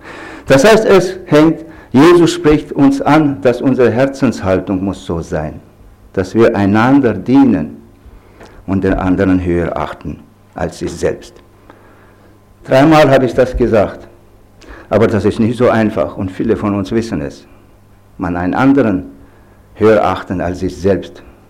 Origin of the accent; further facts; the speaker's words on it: Kazakhstan; Ich bin aufgewachsen als Deutscher in Kasachstan, geboren und aufgewachsen in Kasachstan. Zu damaliger Zeit gehörte das Land zur Sowjetunion.